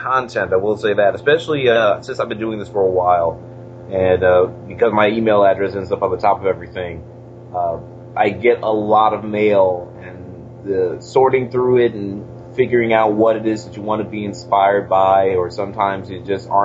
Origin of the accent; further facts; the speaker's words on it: San Antonio, Texas, United States; also born or lived in Atlanta, United States; I was coming back to San Antonio, where my hometown is, and I got involved with KRTU.